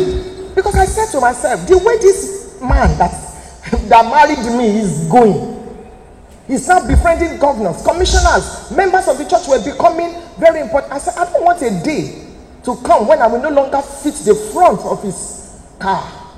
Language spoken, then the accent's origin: English; Ibadan, Oyo, Nigeria; I was born in Ibadan. I'm an Ibadan girl.